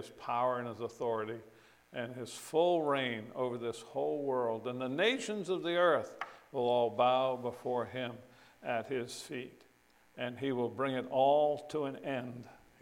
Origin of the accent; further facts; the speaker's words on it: Rhode Island, United States; But I remember when I was raised in Rhode Island, and my dad would walk out in the snow